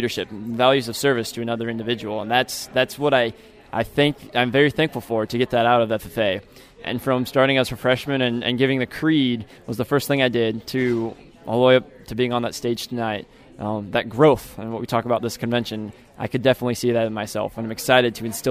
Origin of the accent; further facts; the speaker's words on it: Gothenburg, Nebraska, United States; I'm from Gothenburg, Nebraska, a small town in the center of Nebraska. I grew up north of Gothenburg on a small acreage where we raised sheep and chickens and rabbits and dogs and cats and kids.